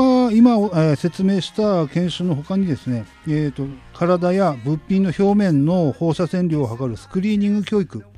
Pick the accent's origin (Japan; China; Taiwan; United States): Japan; Tokai, Ibaraki; also born or lived in Hitachi; 生まれは日立市です。育ちは東海村になります。